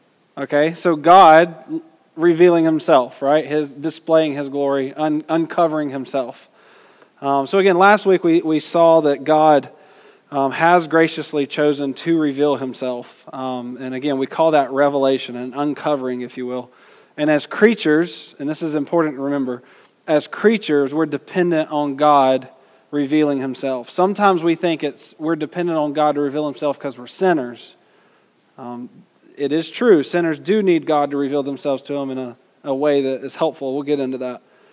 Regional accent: Georgia, United States; Like, I'm from Georgia.

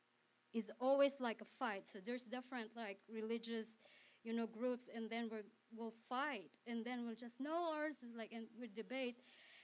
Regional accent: Philippines; born there; I was born in the Philippines in a very devout Catholic family.

